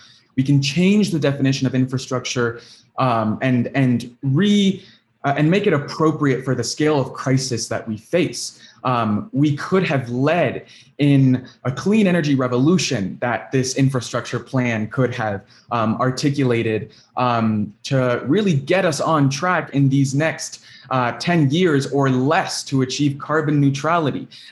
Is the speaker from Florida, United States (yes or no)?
yes; Miami, Florida, United States; I'm from Miami.